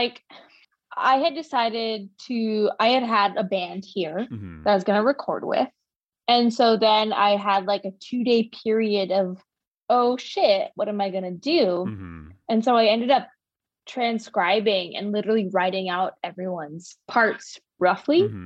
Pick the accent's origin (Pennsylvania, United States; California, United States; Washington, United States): Washington, United States; Bainbridge Island; I'm from Bainbridge initially.